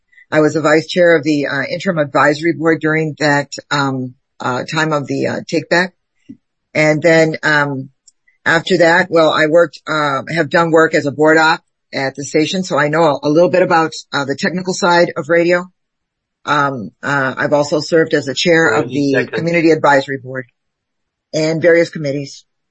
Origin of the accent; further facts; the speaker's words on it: Houston, Texas, United States; I'm from Houston, Texas